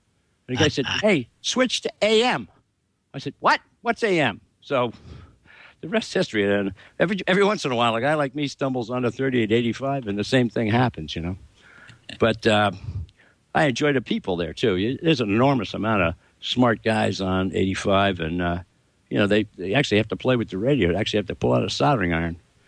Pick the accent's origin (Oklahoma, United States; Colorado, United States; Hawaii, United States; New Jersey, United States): New Jersey, United States; I grew up in New Jersey